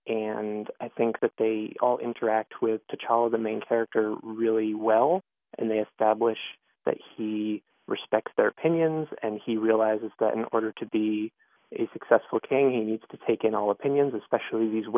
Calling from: Durham, North Carolina, United States; I'm calling from Durham

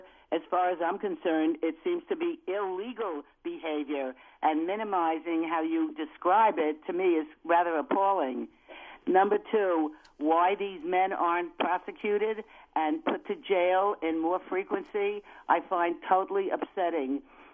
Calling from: Stamford, Connecticut, United States; No, I'm calling from Stanford.

